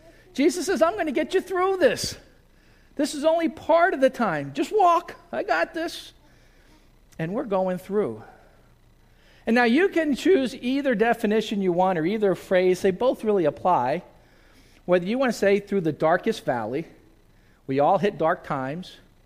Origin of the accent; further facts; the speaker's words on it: East Coast, United States; I grew up on the East Coast. In the 60s and the 70s, when I was growing up and I was in junior high, there was a lot of racial tension.